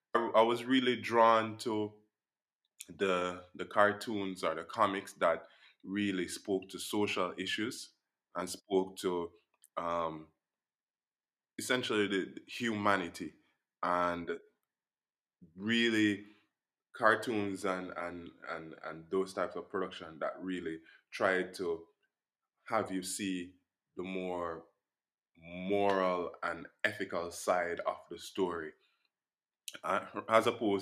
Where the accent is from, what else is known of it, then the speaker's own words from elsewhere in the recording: Spanish Town, Saint Catherine, Jamaica; I'm from Spanish Town, Jamaica.